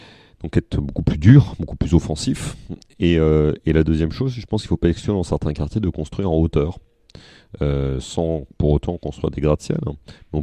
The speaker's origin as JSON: {"language": "French", "town": "Paris", "region": "Île-de-France", "country": "France", "tie": "born there", "said": "Moi je suis né à Paris, donc j'ai pas eu la chance de monter à Paris"}